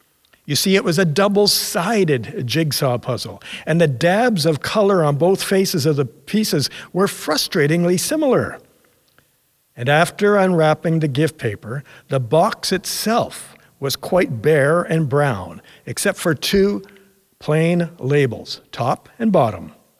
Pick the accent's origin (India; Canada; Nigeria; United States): Canada; Ontario; like most boys growing up in Northern Ontario, although my normal default setting was racing about and exploring the outdoors, canoeing and fishing in the summer, and hockey in the winter